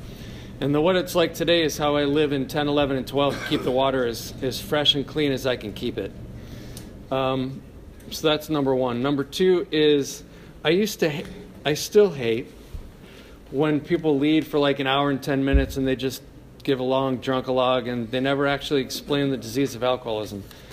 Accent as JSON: {"language": "English", "town": "Cleveland Heights", "region": "Ohio", "country": "United States", "tie": "born or raised there", "said": "I grew up in Cleveland Heights"}